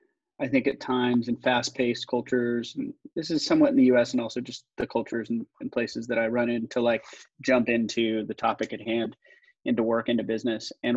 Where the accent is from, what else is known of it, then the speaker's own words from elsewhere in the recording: Idaho, United States; I'm from Idaho. So there was a comment or two on nobody like represents his state heritage better.